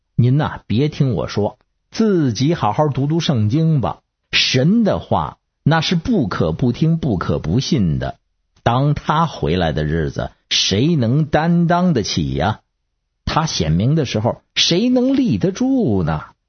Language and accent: Chinese; Beijing, China; 我是北京的